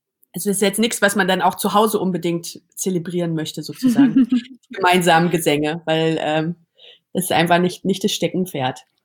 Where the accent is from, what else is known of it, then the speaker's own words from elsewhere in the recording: Berlin, Germany; ich bin im Neubaublock aufgewachsen, am Rand von Berlin.